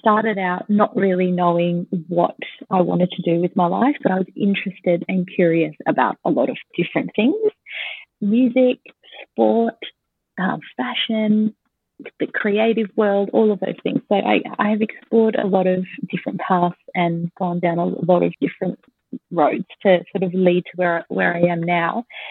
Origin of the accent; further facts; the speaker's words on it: Adelaide, South Australia, Australia; now in Sydney, Australia; I grew up in Adelaide and so then moved to Sydney to the Big Smoke and didn't know anybody